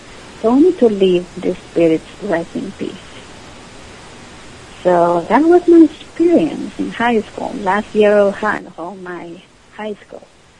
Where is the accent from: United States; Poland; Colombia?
Colombia; Bogota, Bogotá D.C.; I'm from Colombia.